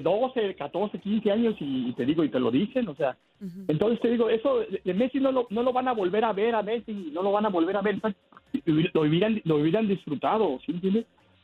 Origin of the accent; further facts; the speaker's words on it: Guadalajara, Jalisco, Mexico; yo crecí en Guadalajara